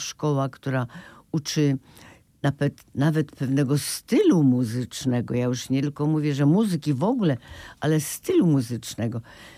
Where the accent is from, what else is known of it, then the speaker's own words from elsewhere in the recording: Kuyavian-Pomeranian Voivodeship, Poland; Ja się urodziłam na Pomorzu, to znaczy w Kujawsko-Pomorskim, ale to były za moich czasów tereny okupowane przez Niemców.